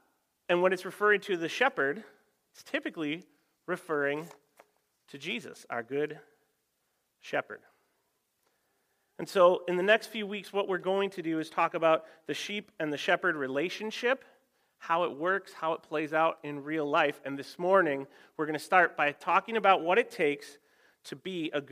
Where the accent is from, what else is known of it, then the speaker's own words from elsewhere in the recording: United States; as an American, I just have not spent a lot of sheep time in my life.